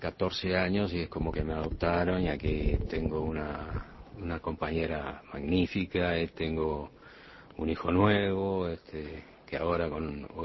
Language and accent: Spanish; Montevideo, Uruguay; Soy montevideano. Nací en el barrio sur, en Tristán Narvaja, Isla de Flores.